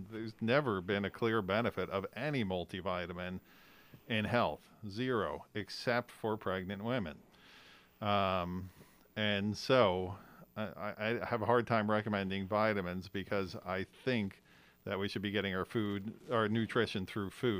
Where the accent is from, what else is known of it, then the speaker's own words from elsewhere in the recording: United States; We're a rebellious crew here in America.